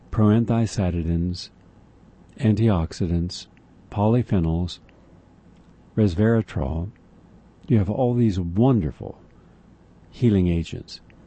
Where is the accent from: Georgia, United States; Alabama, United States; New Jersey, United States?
Alabama, United States; moved away; I grew up in Alabama, in the countryside, in a house surrounded by several sprawling acres of trees and farmland and open space. Even though I now live hundreds of miles away